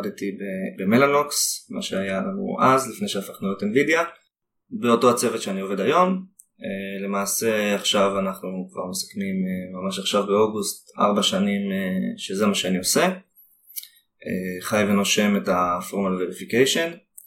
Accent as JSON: {"language": "Hebrew", "town": "Jerusalem", "region": "Jerusalem District", "country": "Israel", "tie": "born or raised there", "lives_now": "Modiin, Israel", "said": "אני בן 32. כיום גר במודיעין, גדלתי בירושלים."}